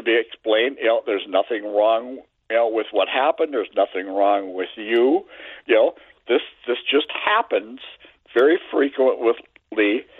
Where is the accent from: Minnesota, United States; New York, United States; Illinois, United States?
Minnesota, United States; St. Paul; born there; I was born in St. Paul. I live in Andover.